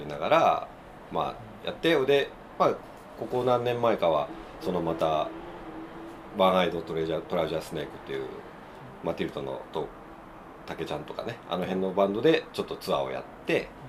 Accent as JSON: {"language": "Japanese", "town": "Okazaki", "region": "Aichi", "country": "Japan", "said": "で愛知県岡崎出身なんですけど、まあ、80年代ジャバメタブーム全盛の"}